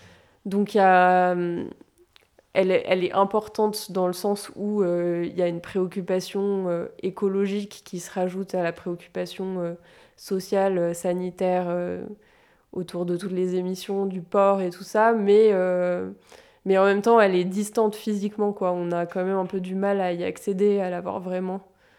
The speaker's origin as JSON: {"language": "French", "town": "Limoges", "region": "Nouvelle-Aquitaine", "country": "France", "tie": "born or raised there", "said": "J'ai grandi à Limoges, donc à la Vienne, à Limoges"}